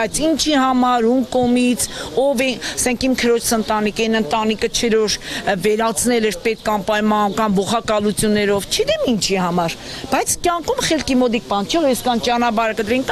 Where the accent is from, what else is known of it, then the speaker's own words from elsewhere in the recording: Gyumri, Shirak, Armenia; Գյումրիի բնակիչ եմ, ի՞նչն է գյումրեցի եմ ես